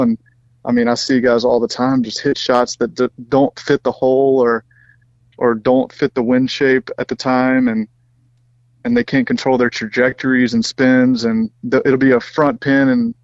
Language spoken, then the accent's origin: English; Mississippi, United States; And, you know, I grew up in Mississippi.